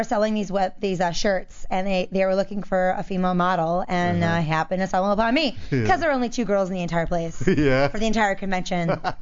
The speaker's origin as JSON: {"language": "English", "region": "Maryland", "country": "United States", "tie": "born or raised there", "also_born_or_lived": "New York", "said": "I grew up in Maryland, but then I went to New York for a while. That's where I got started."}